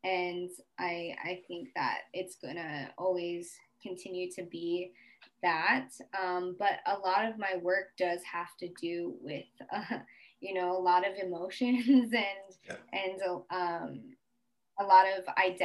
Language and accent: English; Denver, Colorado, United States; moved away; And I am originally from Ute, Cheyenne, Arapaho, Sioux territories, which is so-called Denver, Colorado. Grew up there, born and raised